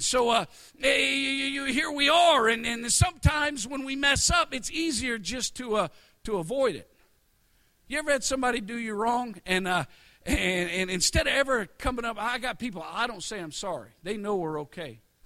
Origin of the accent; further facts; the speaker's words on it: Texas, United States; And, you know, I'm from Texas.